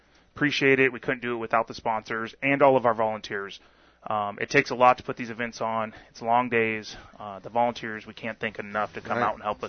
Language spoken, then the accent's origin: English; Phoenix, Arizona, United States; You know, growing up I grew up in Phoenix.